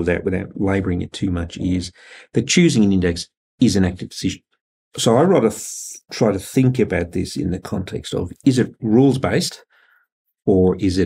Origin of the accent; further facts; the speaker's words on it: Australia; I'm, as an Australian investor, I'm going to be looking for largely Australian government local currency bonds.